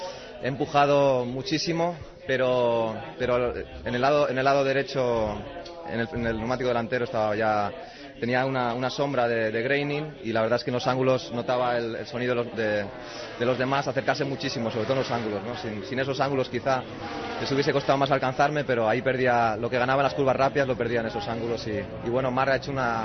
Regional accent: Italy; Siendo italianos los dos

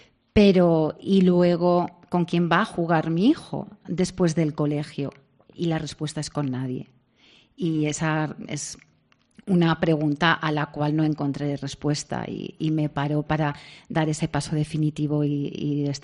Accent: Castellar, Spain; born there; yo soy de esa generación que nací en el Castellar, en un pueblo pequeñito, y que nuestras familias nos enseñaron en que progresar era salir del pueblo

